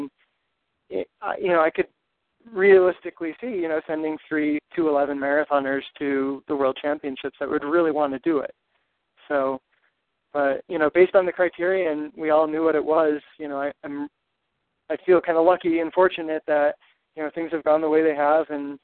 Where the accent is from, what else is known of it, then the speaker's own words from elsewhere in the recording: Rochester, New York, United States; You know, I grew up in Rochester, New York, so it's not that far away from the race.